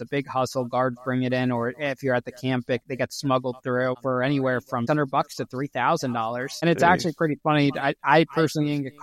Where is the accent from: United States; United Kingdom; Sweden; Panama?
United States; Danbury, Connecticut; the famous Danbury, Connecticut prison, which Orange is the New Black is based on. And that was my hometown.